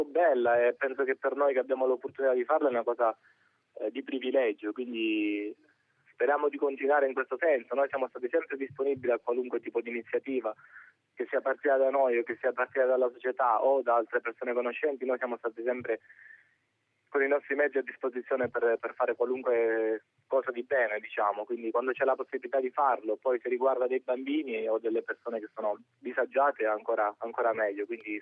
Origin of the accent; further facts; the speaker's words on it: Calabria, Italy; Sì, le mie origini sono calabrese. A Pisa sono venuto, penso, per grazia di Dio